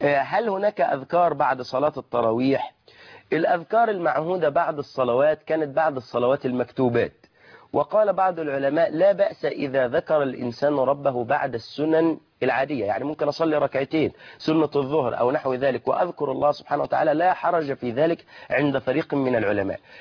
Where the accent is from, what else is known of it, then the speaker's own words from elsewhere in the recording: Egypt; وإحنا عندنا كمصريين